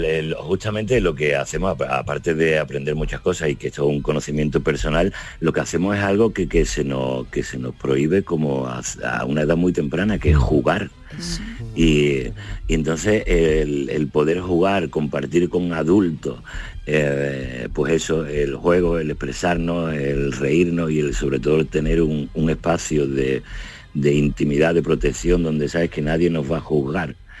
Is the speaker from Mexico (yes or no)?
no; Jerez, Andalusia, Spain; yo que soy de Jerez y que he visto al Yuyu desde que era chico